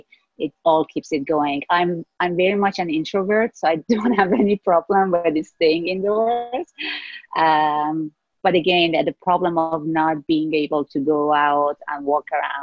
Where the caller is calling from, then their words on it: Vancouver, British Columbia, Canada; Vancouver.